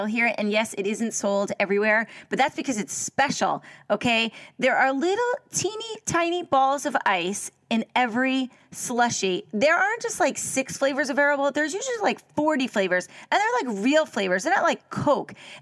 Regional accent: United States; I am American.

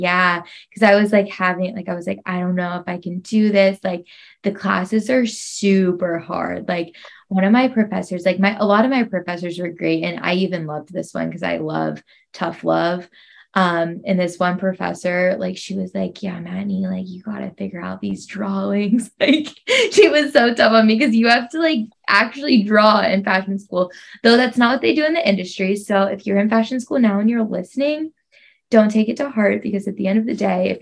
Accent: Ohio, United States; So ultimately I was from Ohio. Kent State was here.

